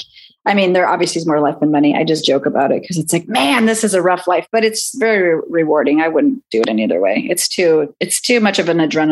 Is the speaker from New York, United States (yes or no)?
no; Santa Fe, New Mexico, United States; No, I'm from New Mexico.